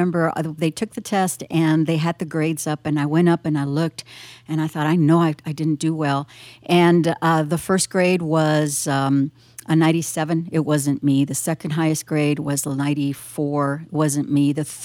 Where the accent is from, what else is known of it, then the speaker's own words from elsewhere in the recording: Laredo, Texas, United States; first language Spanish; English is a second language; I was born and raised in Laredo, Texas. I was an only child. Spanish was my first language. Mm. And that was a struggle to learn English.